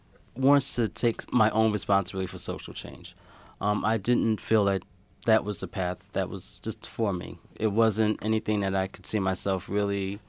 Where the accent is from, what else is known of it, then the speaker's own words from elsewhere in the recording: Brooklyn, New York, United States; also born or lived in Long Island; I grew up in Brooklyn, New York, and also on Long Island.